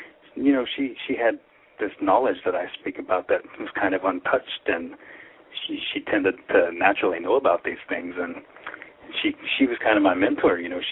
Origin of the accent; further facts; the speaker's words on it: Oklahoma, United States; moved away as an adult; now in Ireland; I'm originally from Oklahoma, and in the late 90s, I made a trip to Ireland, which was only supposed to be a short trip, and 14 years later, I'm still here.